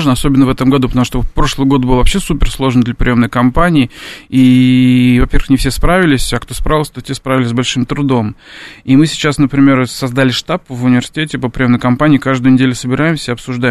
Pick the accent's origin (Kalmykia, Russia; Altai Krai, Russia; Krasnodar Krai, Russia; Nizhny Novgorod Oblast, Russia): Nizhny Novgorod Oblast, Russia; Nizhny Novgorod; born there; moved away as an adult; Я, да, родился в Нижнем, долго там работал, и пока мы с Валерием Николаевичем не пообщались, я не переехал.